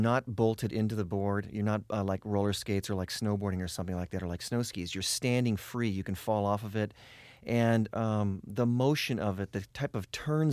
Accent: Los Angeles, California, United States; Well, we grew up in West Los Angeles in an area which is basically South Santa Monica, Ocean Park, and North Venice.

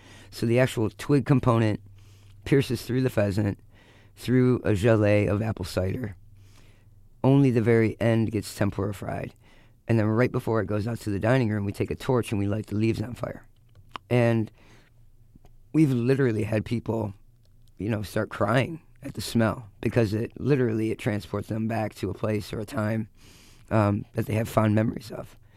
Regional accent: Michigan, United States; growing up in Michigan, when I did, it was still acceptable to rake the leaves that were falling off the oak trees in your front yard

